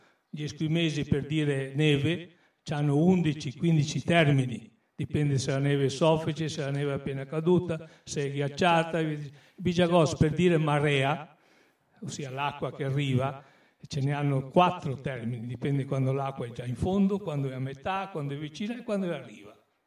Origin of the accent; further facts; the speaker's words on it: Veneto, Italy; Io sono veneto e quando ero ragazzo la maestra ci obbligava a parlare italiano a scuola.